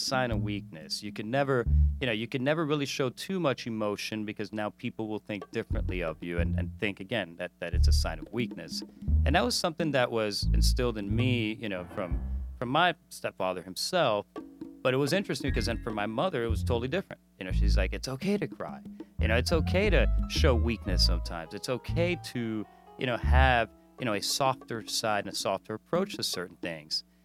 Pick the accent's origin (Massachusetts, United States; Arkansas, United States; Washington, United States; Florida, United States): Florida, United States; Miami; Growing up in Miami was really interesting. Very different than probably the rest of America. So Miami is one of the most multicultural cities in the country.